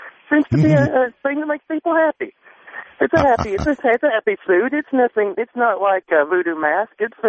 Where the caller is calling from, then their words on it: Georgia, United States; I'm from Georgia.